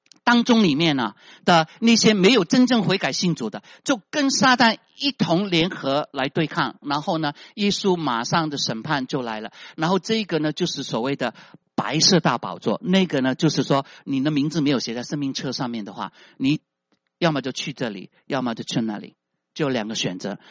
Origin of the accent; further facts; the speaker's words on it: Guangdong, China; 我们广东人开玩笑说不见棺材不流眼泪哈